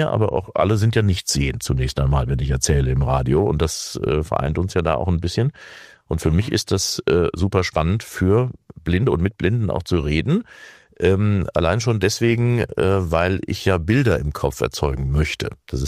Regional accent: Mengerskirchen, Hesse, Germany; Ja, weil ich komme aus dem Westerwald, kleines Dorf

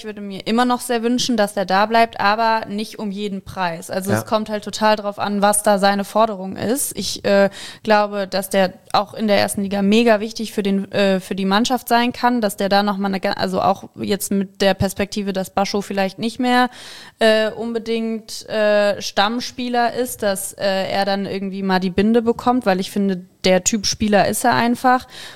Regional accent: Northern Germany, Germany; Ja, aber ich komme da ja aus Norddeutschland hier.

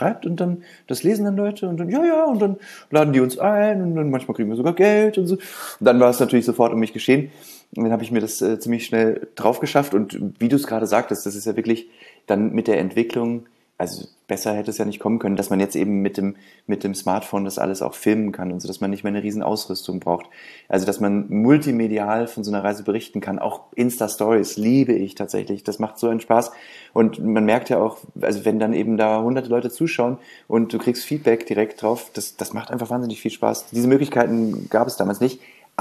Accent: Bad Nauheim, Hesse, Germany; also born or lived in Gießen / Mainz; now in Berlin, Germany; ich komme aus Bad Nauheim, das ist zwischen Frankfurt und Gießen, kennst du ja dann vielleicht. Und bin dann erst nach Gießen, dann nach Mainz und dann nach Berlin.

